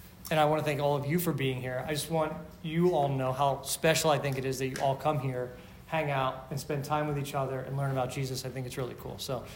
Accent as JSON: {"language": "English", "town": "Philadelphia", "region": "Pennsylvania", "country": "United States", "said": "Because nobody was from where I was from originally. And I was from Philadelphia."}